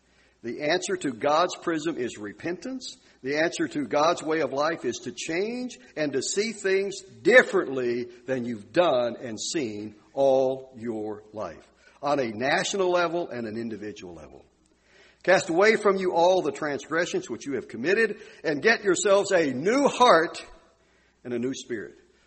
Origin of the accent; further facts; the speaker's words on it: Arkansas, United States; That was the prism that was being created for me growing up in Arkansas.